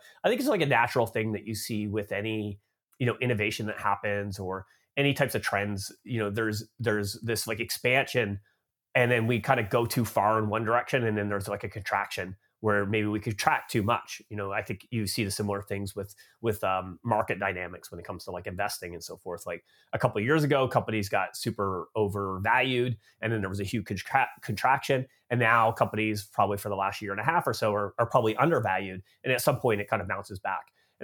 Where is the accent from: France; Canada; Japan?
Canada; now in United States; I grew up in Canada, but I've been living in the United States now for about 13 years. So I guess I'm like an expat from Canada now, living in the US.